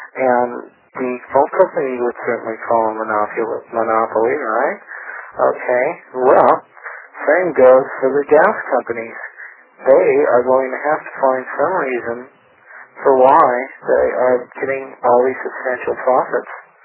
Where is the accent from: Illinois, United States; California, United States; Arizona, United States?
California, United States; Los Angeles; I am from West LA.